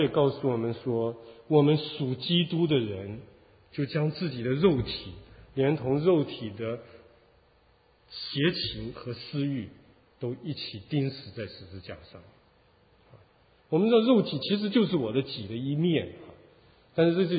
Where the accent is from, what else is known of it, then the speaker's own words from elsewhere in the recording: China; 我们中国人讲的这个有志难伸呢，是很痛苦的一件事情。